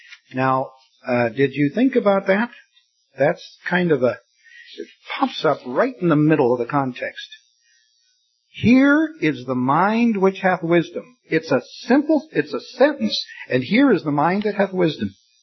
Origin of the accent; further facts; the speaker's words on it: Scotland, United Kingdom; But I'm a Scotsman.